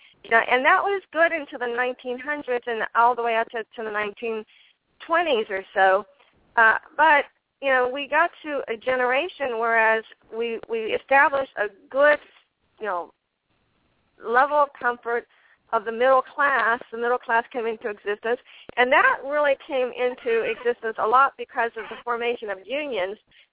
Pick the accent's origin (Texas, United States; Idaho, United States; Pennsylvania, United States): Pennsylvania, United States; Pittsburgh; Now, I come from Pittsburgh. We were a very strong union area